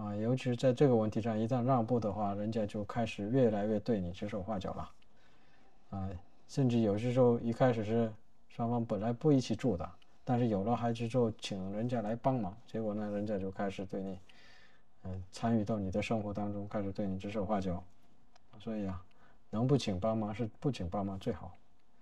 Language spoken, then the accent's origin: Chinese; China; 我们中国人是有坐月子的这个习俗